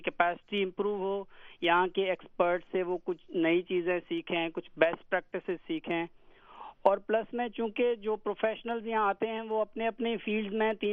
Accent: Tharparkar, Sindh, Pakistan; born there; میرا جو بنیادی پیدائشی تعلق ہے وہ صحرائے تھرپارکر پروونس سندھ سے ہے, پاکستان سے.

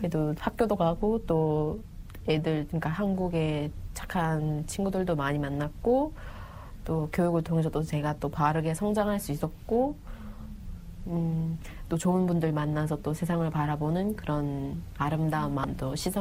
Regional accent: North Korea; now in South Korea

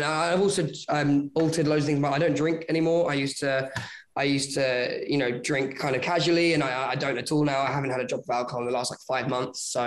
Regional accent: United Kingdom; yeah, no, of course, I'm British.

